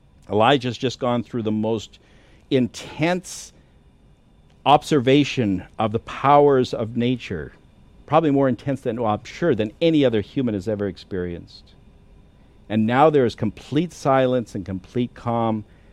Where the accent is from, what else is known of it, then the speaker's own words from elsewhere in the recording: Canada; now in United States; I've experienced it a couple of times in the country that I was raised in Canada.